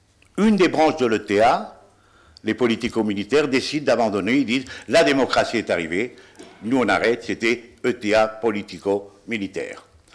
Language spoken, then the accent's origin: French; Paris, Île-de-France, France; Moi, je vivais ici à Paris, je suis né à Paris, mes parents proviennent de l'exil.